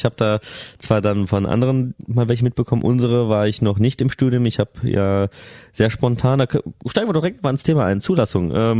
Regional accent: North Rhine-Westphalia, Germany

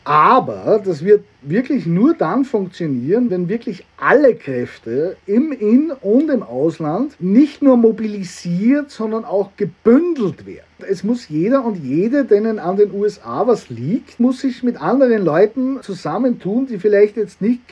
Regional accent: Austria; ich bin in den 80er und den 90ern aufgewachsen in Österreich.

